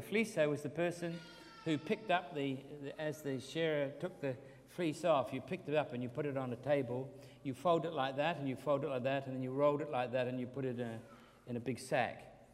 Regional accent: New Zealand; When I was growing up in New Zealand, I always looked forward to the changing seasons for a variety of reasons.

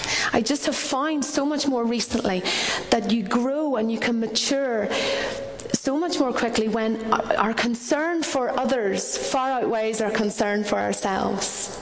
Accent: Northern Ireland, United Kingdom; I'm from Northern Ireland.

